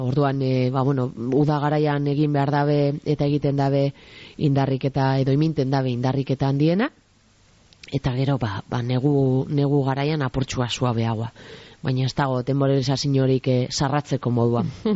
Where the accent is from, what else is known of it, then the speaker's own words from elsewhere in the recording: Basque Country, Spain; Auzolana eta euskalduna gara moduan ikusita